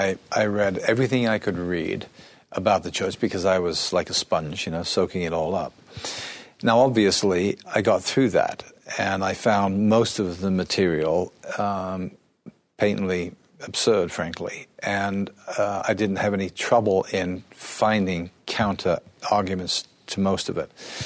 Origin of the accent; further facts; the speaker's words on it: Liverpool, North West England, United Kingdom; I grew up in Liverpool, England, and that's where I was first exposed to the church.